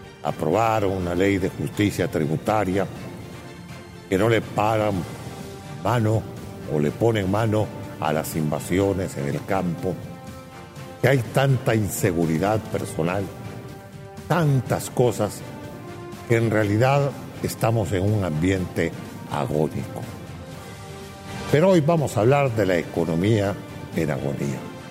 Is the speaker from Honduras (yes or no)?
yes; Honduras; tantas noticias que nos preocupa como hondureños